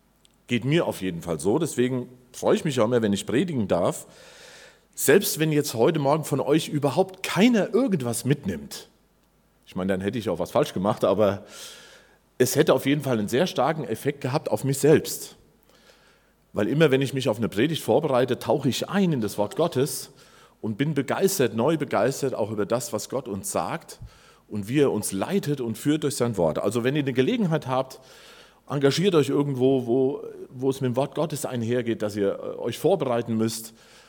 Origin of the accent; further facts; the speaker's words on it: Breitscheid, Germany; Wir sind aus Breitscheid und ganz viele wissen, glaube ich, noch, wir gehören zur Gefährdenhilfe.